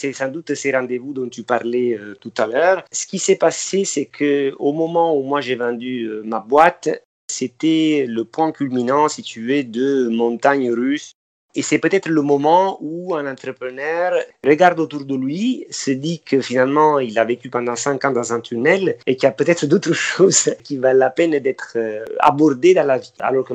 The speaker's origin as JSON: {"language": "French", "region": "Campania", "country": "Italy", "said": "j'ai 40 ans, je suis originaire de la côte amalfitaine et je suis un journaliste boulanger."}